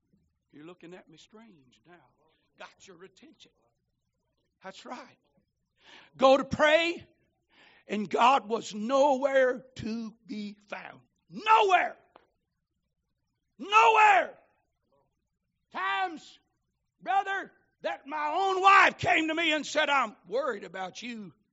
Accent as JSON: {"language": "English", "region": "the South", "country": "United States", "accent": "southern", "said": "And sometime with my southern accent, it's just easier to say Milky Way bar and be done with it."}